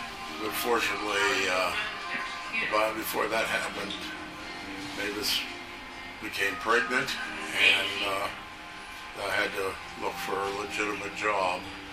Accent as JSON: {"language": "English", "town": "Santa Monica", "region": "California", "country": "United States", "tie": "born or raised there", "said": "I was born and raised in Santa Monica, and I did a lot of hiking around the Santa Monica Mountains"}